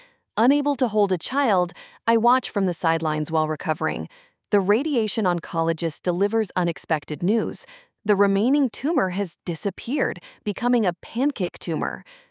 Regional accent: Winnipeg, Manitoba, Canada; also born or lived in Durham, United States; Ambition has always driven me, growing up in Winnipeg's open prairies where stillness breeds restlessness.

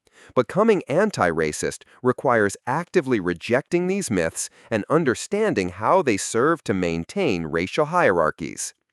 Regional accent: Queens, New York, United States; now in Virginia, United States; When I moved from Queens to Virginia, I initially looked down on Southern Black culture, judging their go-go music, fashion, and speech patterns against my Queens standards.

